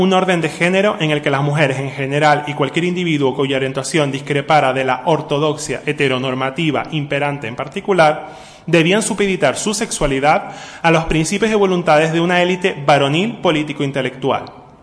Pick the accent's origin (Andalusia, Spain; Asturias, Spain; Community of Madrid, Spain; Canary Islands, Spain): Canary Islands, Spain; aunque yo soy de Canarias